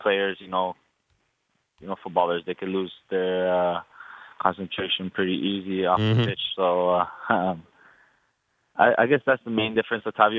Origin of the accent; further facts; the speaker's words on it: Canada; as a Canadian footballer, you know, that's what we need.